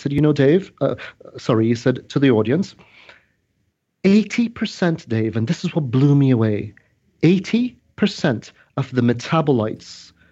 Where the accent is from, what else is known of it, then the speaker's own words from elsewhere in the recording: Trinidad & Tobago; I'm a Caribbean mutt. I'm originally from Trinidad